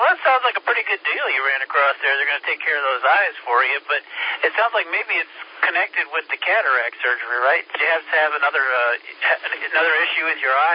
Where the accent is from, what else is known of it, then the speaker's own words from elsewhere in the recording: Oxnard, California, United States; I grew up in Oxnard, California, which is right next door to Port Hueneme.